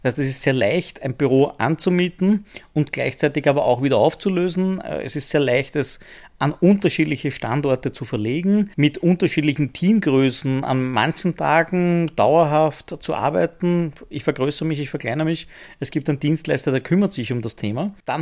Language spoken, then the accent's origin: German; Vienna, Austria; ich bin geborener Wiener